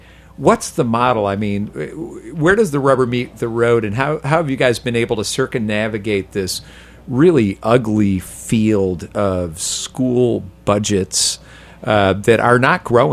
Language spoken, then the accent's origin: English; Chicago, Illinois, United States; Chicago. Hey, I'm from Chicago. I love that.